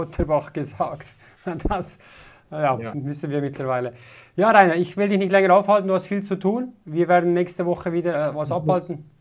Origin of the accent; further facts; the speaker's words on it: Valais, Switzerland; ich bin Walliser aus meinem Heimatkanton.